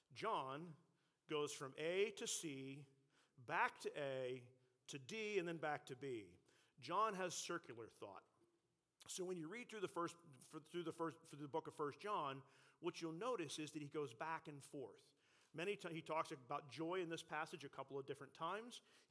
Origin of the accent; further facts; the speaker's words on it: Winfield, United States; when I was growing up in Winfield as a teenager.